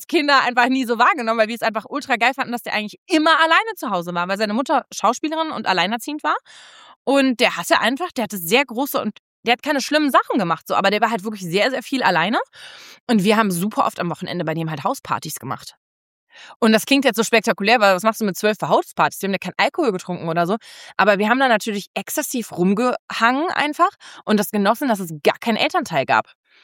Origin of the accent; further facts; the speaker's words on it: Cologne, North Rhine-Westphalia, Germany; Dann sind wir aus Köln weggezogen, sie sind aus Köln weggezogen nach Baden-Württemberg